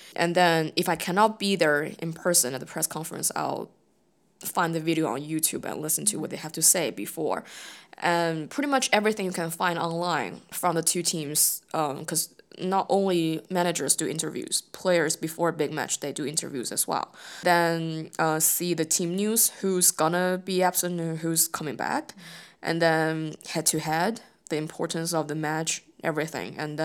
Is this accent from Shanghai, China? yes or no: no; Beijing, China; now in United Kingdom; I'm from Beijing. I grew up in Beijing. Beijing is still my city and will always be my city.